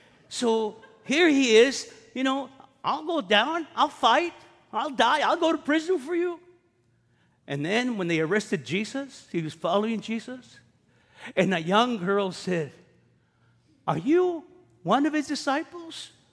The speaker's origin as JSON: {"language": "English", "town": "East Los Angeles", "region": "California", "country": "United States", "said": "Think about it. We're from East Los, and we're in the Garden of Gethsemane."}